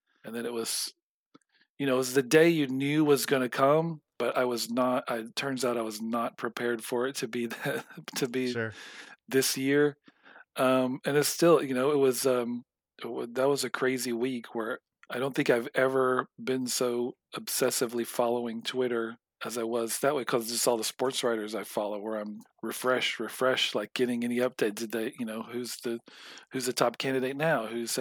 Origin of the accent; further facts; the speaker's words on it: Alabama, United States; I'm from Alabama, so I'm an Alabama fan.